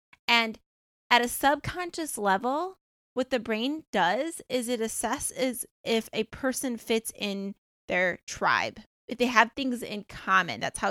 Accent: Michigan, United States; So I'm originally from Michigan, West Michigan area. I used to have a house in Holland, Michigan, over by Lake Michigan, which I really loved.

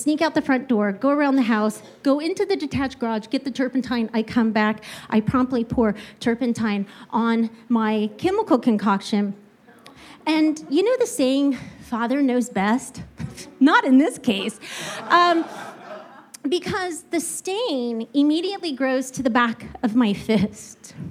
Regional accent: Kansas, United States; It was the late 1900s and the turn of the century in the middle of nowhere, Kansas. I was home from the University of Kansas.

